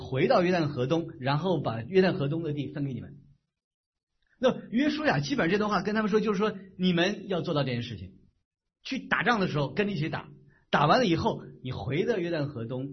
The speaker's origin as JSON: {"language": "Chinese", "region": "New York", "country": "United States", "said": "我来自纽约"}